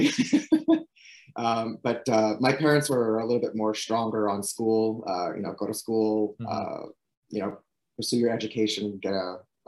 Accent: Saint-Bruno-de-Montarville, Quebec, Canada; I grew up in St. Bruno. At that time, there was no gym. There was no yoga studio. That was in the 90s again.

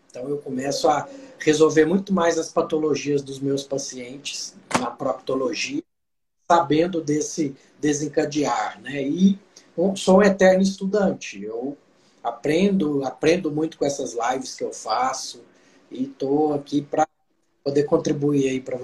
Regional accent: Brasília, Federal District, Brazil; eu sou de Brasília, atualmente meio a meio, metade Brasília, metade Mineiros, no interior do Goiás.

